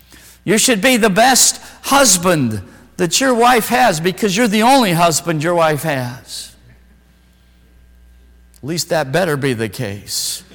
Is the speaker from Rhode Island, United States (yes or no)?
no; Wyoming, United States; I grew up in Wyoming. I was a hunter. I had a rifle.